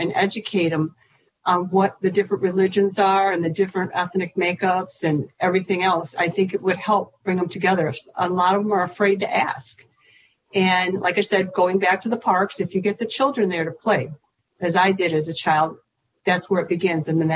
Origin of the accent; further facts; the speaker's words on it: Dearborn Heights, Michigan, United States; Growing up in Dearborn Heights, I've watched it evolve into the city it has become today because I came to the city with my parents when I was only 2 years old.